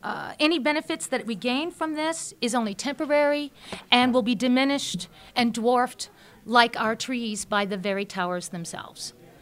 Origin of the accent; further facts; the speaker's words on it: Manchester, New Hampshire, United States; I'm from Manchester, New Hampshire, and I'm going to try to win those brevity points.